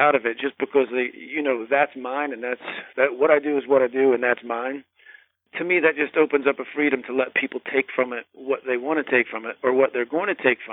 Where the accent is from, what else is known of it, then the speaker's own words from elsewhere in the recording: West Virginia, United States; growing up in West Virginia, you know, it's been all over the news for years and years.